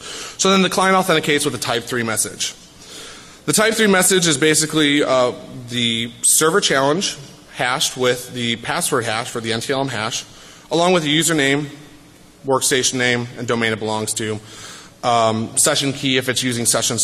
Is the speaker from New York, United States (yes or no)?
no; Chicago, Illinois, United States; And we're all from Chicago.